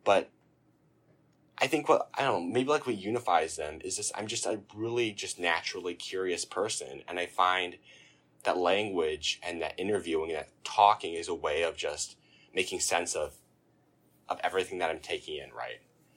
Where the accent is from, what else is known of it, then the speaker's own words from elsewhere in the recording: Illinois, United States; now in Oberlin, United States; cause I come from Southern Illinois, and it's kind of similar to where I am now